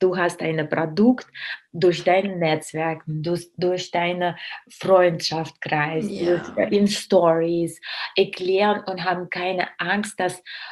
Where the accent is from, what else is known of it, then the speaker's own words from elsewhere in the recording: Russia; German is a second language; ich bin Russin